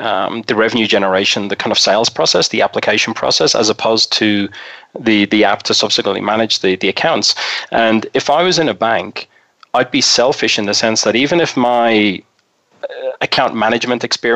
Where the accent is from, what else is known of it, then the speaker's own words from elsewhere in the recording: Ireland; also born or lived in Australia; now in United States; Yeah, I've got the polluted accent, so a bit like yourself, Fred. Originally from Ireland, but I spent 18 years in Australia, so my accent's just confused now, and I've been in Colorado for 2 years.